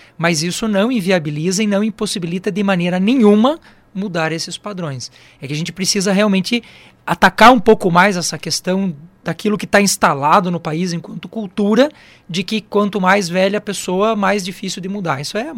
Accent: Santa Catarina, Brazil; now in Paraná, Brazil; eu sou de Santa Catarina, moro aqui, sou paranaense de coração

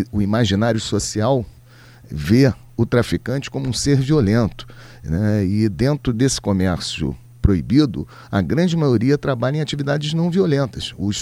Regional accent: Rio de Janeiro, Brazil; eu sou do Rio de Janeiro.

